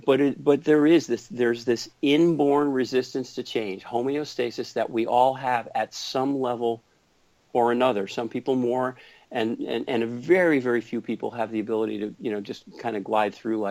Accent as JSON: {"language": "English", "region": "New England", "country": "United States", "tie": "born or raised there", "lives_now": "California, United States", "said": "I grew up on the East Coast of New England, you know, which is much more provincial than many parts of the country."}